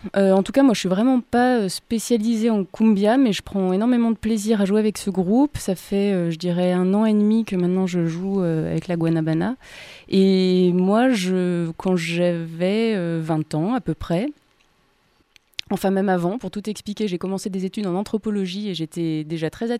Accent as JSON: {"language": "French", "town": "Marignac", "country": "France", "said": "Eh bien, je pense parce que je suis de Marignac."}